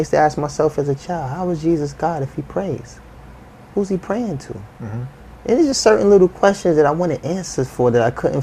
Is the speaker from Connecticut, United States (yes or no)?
no; Harlem, New York, United States; I'm born and raised in Harlem.